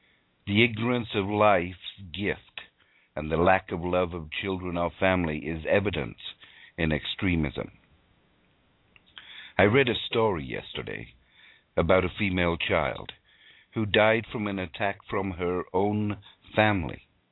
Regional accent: Canada; The last few months have been very revealing as a Canadian and very enlightening as a human being.

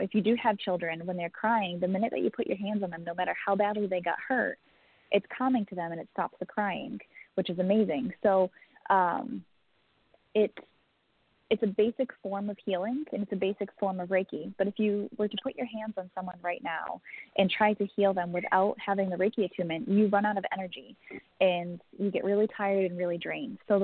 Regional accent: New England, United States; growing up in New England, everything is super old and super haunted.

